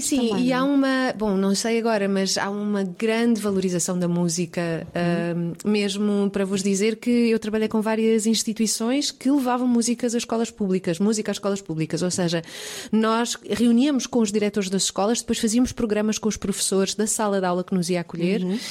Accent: Barreiro, Setúbal, Portugal; also born or lived in Baixa da Banheira; Eu vivia na Baixa da Banheira, portanto, cresci no Barreiro com os meus avós, depois Baixa da Banheira e Val da Moreira. Portanto, todo aquele enclave, a luso-afro, agora bastante brasileiro.

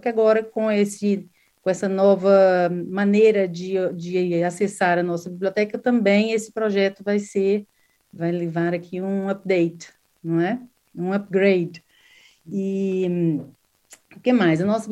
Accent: Brazil; now in Portugal; já perceberam, sou brasileira, vivo aqui na freguesia há 4 anos

